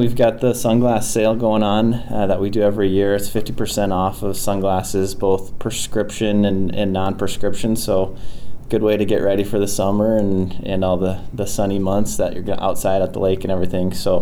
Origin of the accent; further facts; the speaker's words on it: Sioux Falls, South Dakota, United States; I grew up in Sioux Falls, South Dakota. That's where I went to high school and did my undergraduate at University of Sioux Falls there.